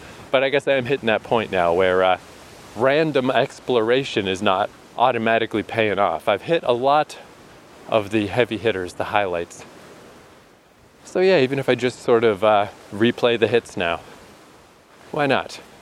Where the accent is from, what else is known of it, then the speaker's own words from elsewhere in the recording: Canada; Again, I'm Canadian.